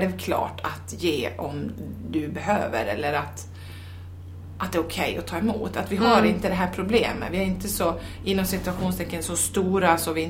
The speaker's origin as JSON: {"language": "Swedish", "town": "Saxdalen", "region": "Dalarna County", "country": "Sweden", "tie": "born or raised there", "said": "som man sa hemma i Saxdalen, man blir som man umgås"}